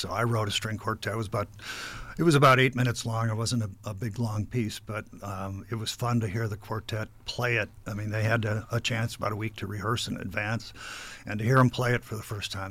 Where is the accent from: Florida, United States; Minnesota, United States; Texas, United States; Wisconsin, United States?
Wisconsin, United States; Milwaukee; Born and raised in the Milwaukee area, went to school as a math major of all things.